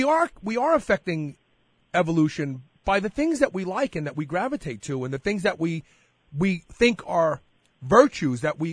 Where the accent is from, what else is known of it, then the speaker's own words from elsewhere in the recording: Brooklyn, New York, United States; I grew up in Brooklyn. I had the luxury of having friends that had both black and white in their one family unit.